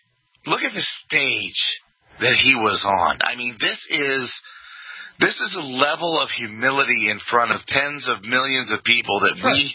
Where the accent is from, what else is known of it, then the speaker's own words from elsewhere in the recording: East Coast, United States; When I was a teenager, I grew up in the East Coast.